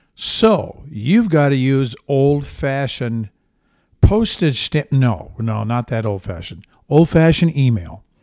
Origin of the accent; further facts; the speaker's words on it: Midwest, United States; you may think this is just simply Midwestern bias because I grew up in the Midwest, and it probably is.